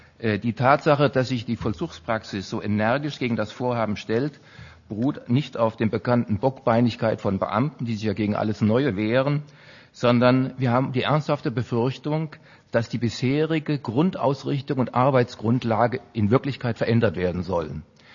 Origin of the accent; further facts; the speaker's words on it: Hesse, Germany; und ich komme ja aus Hessen